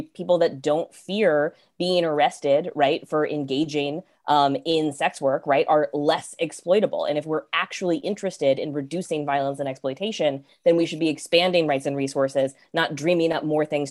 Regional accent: North Carolina, United States; I grew up in North Carolina under the Bush administration's abstinence-only education, right?

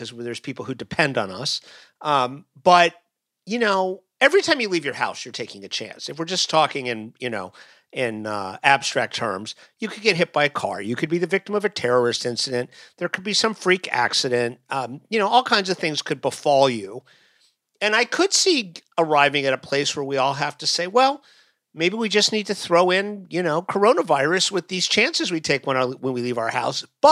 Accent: New York, United States; I just, as a New Yorker, I think about New York on this granular level

